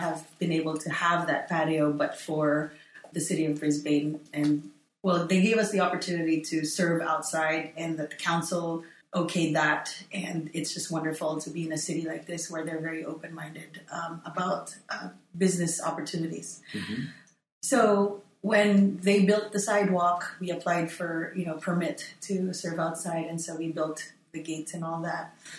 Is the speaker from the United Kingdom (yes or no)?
no; Philippines; we grew up together in the Philippines